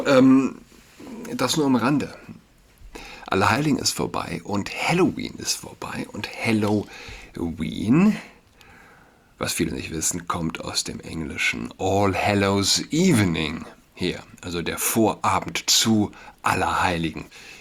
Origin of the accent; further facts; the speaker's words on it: Saarland, Germany; für mich als Saarländer